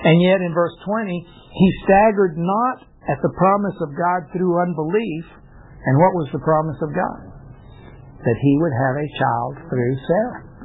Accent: Mexico; Because I come from Mexico, I know the church down there

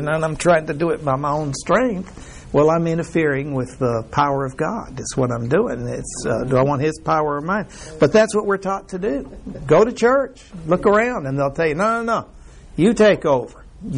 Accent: Mexico; I was raised in Mexico, and at least there are tall Mexican people, but at least in the majority of them, at least in this area I was raised in, were short

